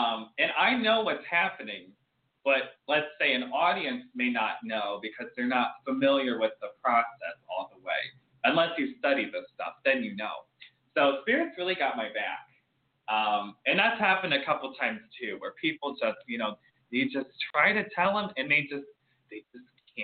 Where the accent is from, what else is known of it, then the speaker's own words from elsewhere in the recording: Midwest, United States; I'm also from the Midwest and I'm doing awesome.